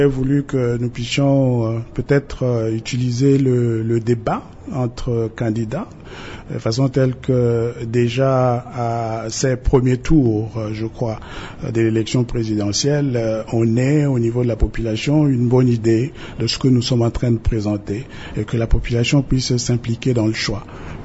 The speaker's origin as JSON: {"language": "French", "country": "DR Congo", "said": "chez nous en République démocratique du Congo"}